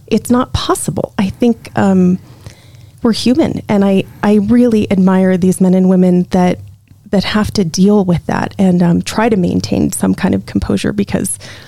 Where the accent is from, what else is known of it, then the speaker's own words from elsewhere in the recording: Los Alamos, New Mexico, United States; but it was in Los Alamos. And that was my hometown, and it was burning up.